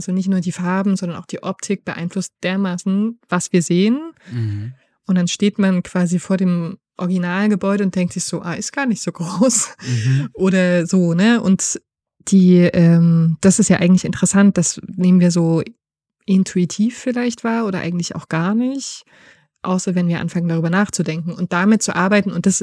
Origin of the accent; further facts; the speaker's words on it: Germany; Ich bin jetzt in der DDR aufgewachsen